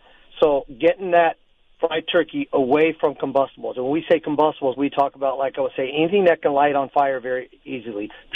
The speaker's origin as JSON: {"language": "English", "town": "Tucson", "region": "Arizona", "country": "United States", "tie": "born or raised there", "said": "I was a student, born and raised in Tucson, went to Palo Verde High School. I then attended the University of Arizona."}